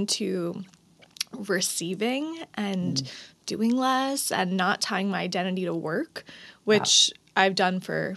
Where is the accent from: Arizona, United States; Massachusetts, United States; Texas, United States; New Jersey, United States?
New Jersey, United States; We had mutual friends. Like there was some, we're both from New Jersey.